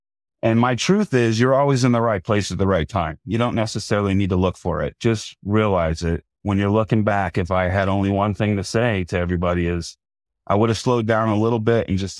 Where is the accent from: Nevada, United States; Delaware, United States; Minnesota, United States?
Nevada, United States; Las Vegas; I grew up in Las Vegas when we didn't even know it wasn't a town yet. It was about 50 years ago.